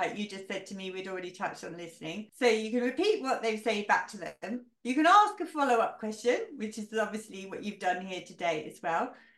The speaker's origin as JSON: {"language": "English", "country": "United Kingdom", "said": "Being British, I always start with a chat about the weather"}